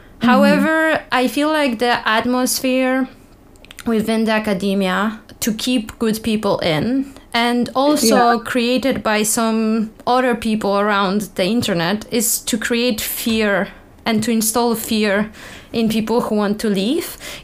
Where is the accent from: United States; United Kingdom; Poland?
Poland; English is a second language; I would say I come from Poland.